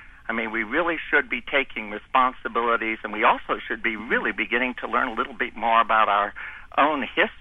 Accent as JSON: {"language": "English", "country": "United States", "said": "as an American who believes in the international principles and in the democratic principles"}